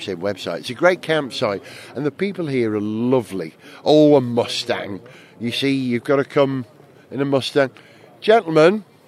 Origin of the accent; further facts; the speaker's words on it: Wales, United Kingdom; I'm from North Wales. I'm not that far away.